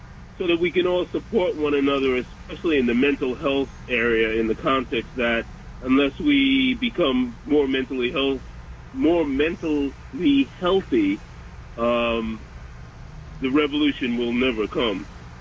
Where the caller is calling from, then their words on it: Bronx, New York, United States; Bronx, New York.